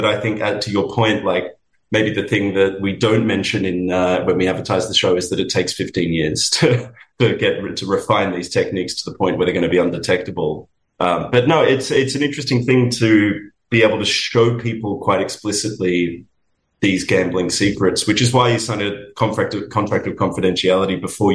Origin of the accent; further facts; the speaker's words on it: Sydney, New South Wales, Australia; Yeah, I'm from Sydney originally. That's where I've been operating pretty much my whole professional life.